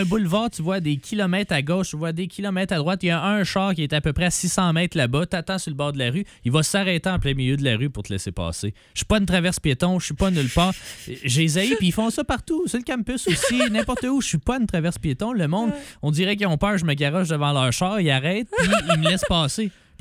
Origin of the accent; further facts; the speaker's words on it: Valleyfield, Quebec, Canada; now in Sherbrooke, Canada; ta ville qui est rendue la mienne, en fait. Moi, je viens de Valleyfield, une petite ville.